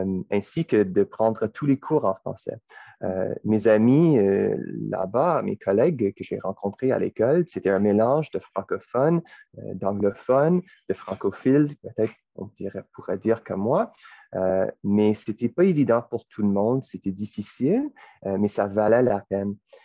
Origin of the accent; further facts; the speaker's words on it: Winnipeg, Manitoba, Canada; moi, je viens de Winnipeg, mais j'ai fait mes études à Ottawa.